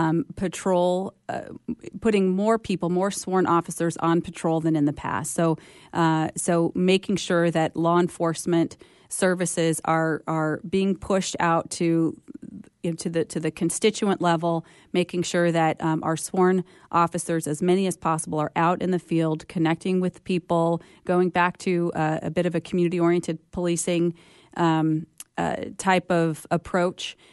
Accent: Midwest, United States; also born or lived in Colorado Springs; now in Fresno, United States; I moved to Fresno directly from Colorado Springs, having been raised in the Midwest.

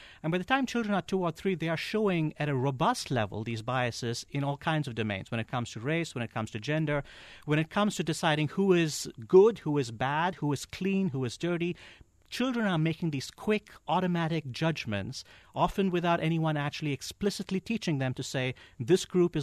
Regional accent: India; when I grew up in India, religion was a really big deal

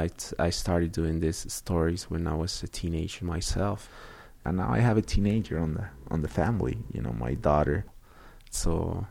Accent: Zacatecas, Mexico; now in United States; You see, we came all the way from Zacatecas about 18 hours. Used to come 300 feet into the United States.

